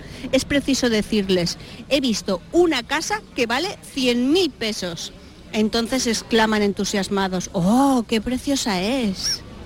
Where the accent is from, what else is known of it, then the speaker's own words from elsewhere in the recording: Castellón, Valencian Community, Spain; porque somos de allí, somos de Castellón